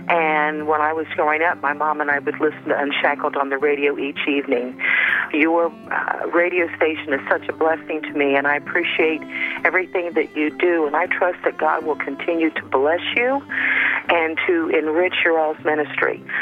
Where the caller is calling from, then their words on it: Virginia, United States; I'm calling from Virginia.